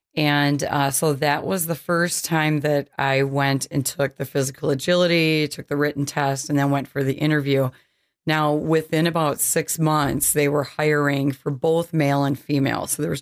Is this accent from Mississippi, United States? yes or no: no; Union Grove, Wisconsin, United States; Union Grove, Wisconsin. Oh, born and bred.